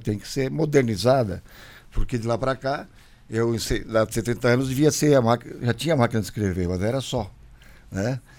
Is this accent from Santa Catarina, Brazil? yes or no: yes; Içara, Santa Catarina, Brazil; É a minha terra, eu sou de Içara, uma grande capital do sul do Brasil.